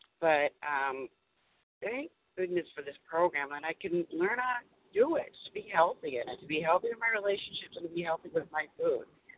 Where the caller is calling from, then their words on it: Massachusetts, United States; I'm calling from Massachusetts.